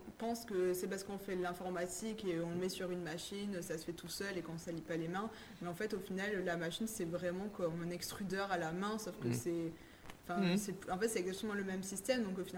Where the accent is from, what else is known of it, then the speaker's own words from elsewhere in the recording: Southern France, France; accent: southern French; Quand on vient de différentes, du sud de la France, par exemple, et qu'on vient à Paris, on est moqué pour notre accent du sud.